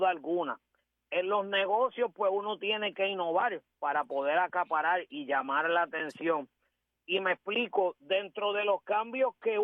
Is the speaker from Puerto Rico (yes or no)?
yes; Puerto Rico; nosotros como boricuas, a mí particularmente lo digo